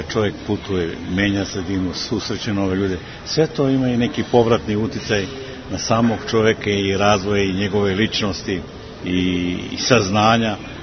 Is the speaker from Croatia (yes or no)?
yes; Rijeka, Primorje-Gorski Kotar County, Croatia; also born or lived in Vršac / Pančevo; Tamo smo živjeli nekoliko godina, a inače detinjstvo sam proveo u Rijeci i mladalački deo u Vršcu. U Vršcu studije Pančevo.